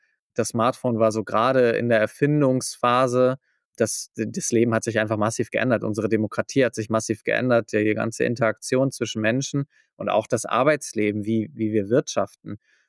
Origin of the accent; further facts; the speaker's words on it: Schleswig-Holstein, Germany; für mich als Schleswig-Holsteiner